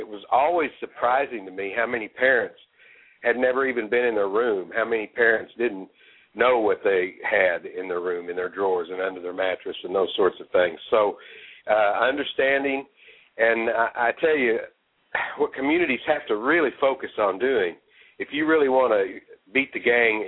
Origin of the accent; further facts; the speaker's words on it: North Little Rock, Arkansas, United States; for instance, in my hometown of North Little Rock, Arkansas, within a 10-minute drive of City Hall, there's over 10,000 children that are below the poverty line.